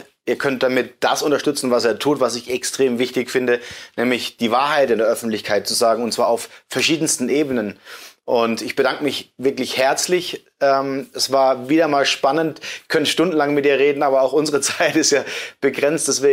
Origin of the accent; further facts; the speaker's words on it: Würzburg, Bavaria, Germany; Meine Heimat, Würzburg.